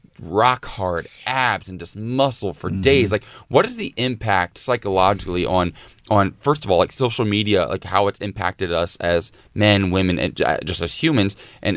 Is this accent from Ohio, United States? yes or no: yes; Ohio, United States; I always joke like I'm an Ohio 10. Like I go to my hometown compared to the guys that I graduated with.